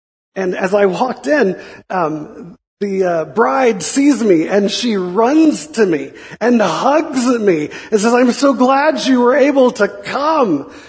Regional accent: Texas, United States; also born or lived in Florida; Now, I was born in Florida and moved to Texas, you know, 10 or 11 years of age.

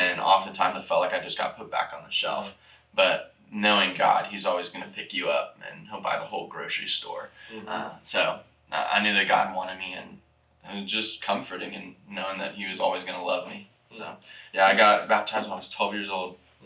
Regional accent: Tampa, Florida, United States; So I grew up in Tampa, Florida. So it's a big city, a little bit different than Milledgeville, Georgia, but we're excited about being here.

